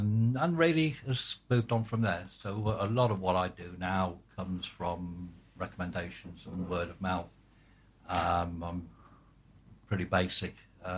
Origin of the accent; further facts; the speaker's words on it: Chester, North West England, United Kingdom; started, I guess, in the children's section of the public library in Chester, my hometown.